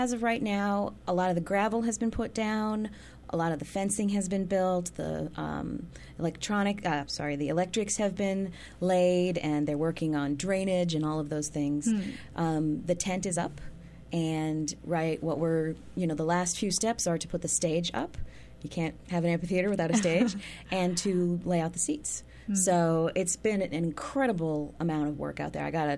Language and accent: English; Northeast, United States; growing up in the Northeast, especially at small colleges in the Northeast, a cappella is a big deal.